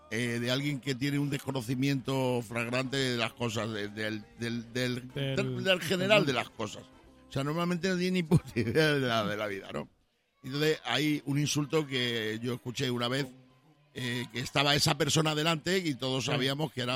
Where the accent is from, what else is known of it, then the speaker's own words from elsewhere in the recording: Extremadura, Spain; es un calificativo que se utiliza en mi tierra, en Extremadura.